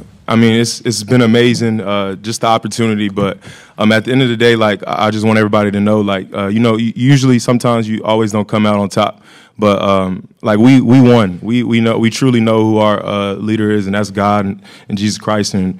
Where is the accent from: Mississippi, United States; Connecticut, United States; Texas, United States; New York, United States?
Texas, United States; Austin; obviously amazing for me just growing up in Austin and having an opportunity.